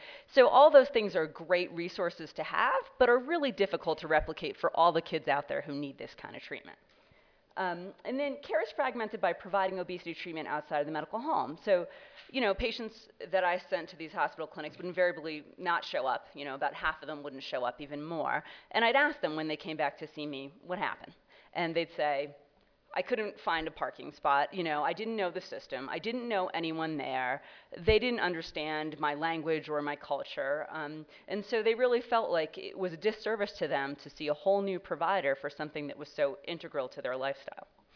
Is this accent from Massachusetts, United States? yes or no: yes; Boston, Massachusetts, United States; And I'm from Boston. We have, I think, 4 hospital obesity clinics at 4 different children's hospitals because we're Boston.